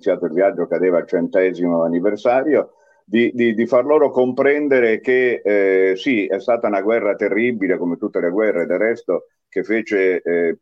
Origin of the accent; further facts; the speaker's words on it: Trentino-Alto Adige, Italy; born there; prima di tutto sono nato in Trentino, quindi sono innanzitutto un montanaro, tra virgolette.